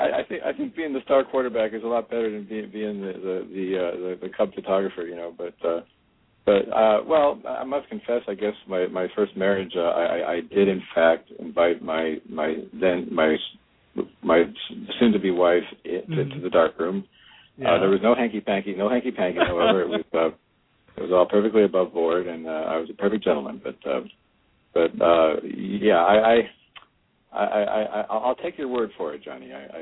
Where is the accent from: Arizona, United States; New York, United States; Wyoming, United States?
Wyoming, United States; I was born in Wyoming. But I was born and grew up in the West and had a fairly typical, at least on the surface, kind of middle-class upbringing.